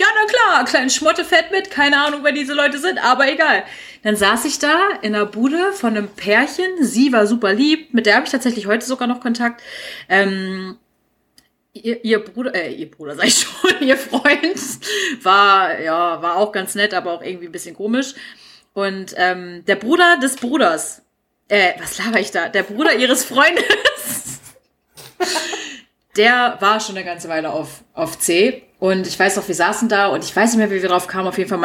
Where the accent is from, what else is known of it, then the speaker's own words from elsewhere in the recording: Celle, Lower Saxony, Germany; ich musste, wenn ich von Celle nach Wolfsburg gefahren bin, in Lehrte umsteigen